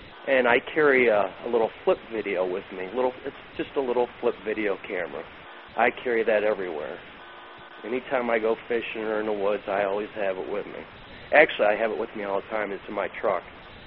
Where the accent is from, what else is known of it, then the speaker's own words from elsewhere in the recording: Bradford, Pennsylvania, United States; now in Harrisburg, United States; But we don't see too much here in Harrisburg, which I don't mind. I grew up in Bradford, Pennsylvania, and it snowed every day up there.